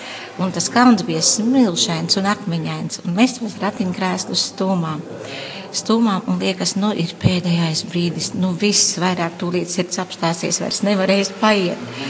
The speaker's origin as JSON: {"language": "Latvian", "region": "Latgale", "country": "Latvia", "said": "Par cik es pati nāku no Latgales."}